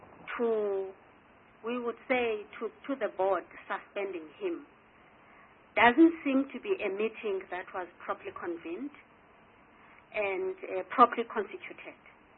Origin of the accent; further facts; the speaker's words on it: South Africa; I also can go and advertise if I have money to do so as a South African